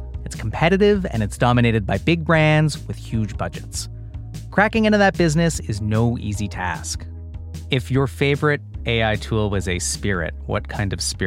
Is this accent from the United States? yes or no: no; Canada; I don't know if you know this, but I am Canadian.